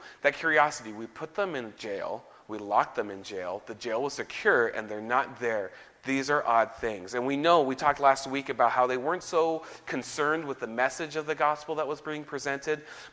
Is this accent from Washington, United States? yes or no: yes; Washington, United States; I grew up in Washington. When we see crime, a lot of times you see repeat offenders.